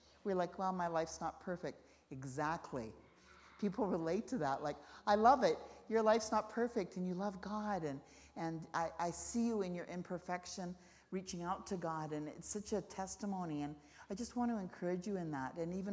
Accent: Langley, British Columbia, Canada; we're from Langley, which is a greater Vancouver area. It takes about 45 minutes to drive into Vancouver, and we're very close to the border.

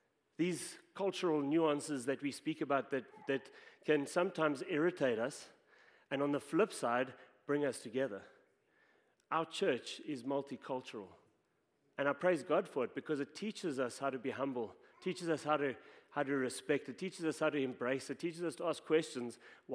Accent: South Africa; now in Canada; So being South African, I can tell you a couple of cultural things. And now being Canadian for 10 years

